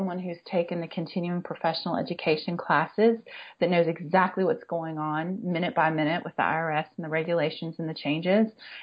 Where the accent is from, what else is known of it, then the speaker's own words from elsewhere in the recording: Washington, District of Columbia, United States; I grew up in Washington, D.C., and I graduated from high school in 1988.